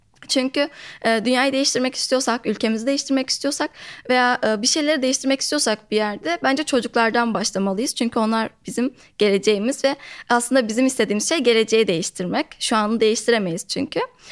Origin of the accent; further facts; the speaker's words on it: Yozgat, Turkey; Ben Yozgat'ta doğdum ve liseye kadar orada hayatımı geçirdim. Küçük bir köyde doğdum aslında.